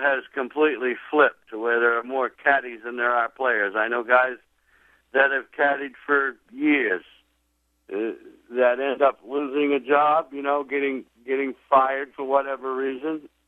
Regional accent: Maine, United States; I was working as a golf pro in a club back near where I grew up in Maine.

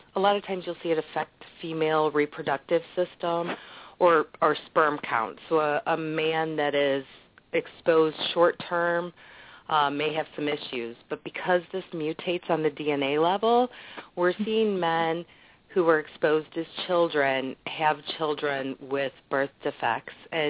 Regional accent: Missouri, United States; I grew up in the Coldwater Creek area, and I didn't know.

